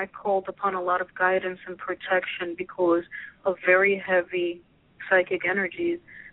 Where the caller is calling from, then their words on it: New York, United States; I'm calling from New York.